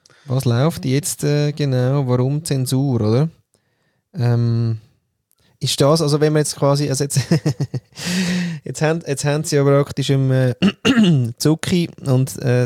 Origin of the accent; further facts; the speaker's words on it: Austria; ich bin Österreicher und Jahrgang 1947